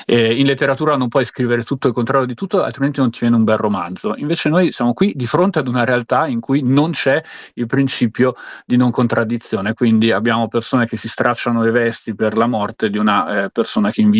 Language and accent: Italian; Trento, Trentino-Alto Adige, Italy; Io sono trentino, festeggerò nella mia sobrissima città